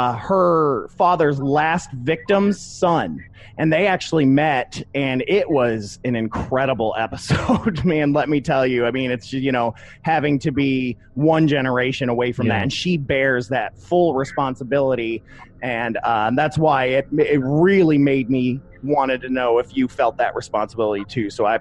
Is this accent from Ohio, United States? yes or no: yes; Toledo, Ohio, United States; Yeah, I'm from Toledo, Ohio. And so, my uncle went to the University of Michigan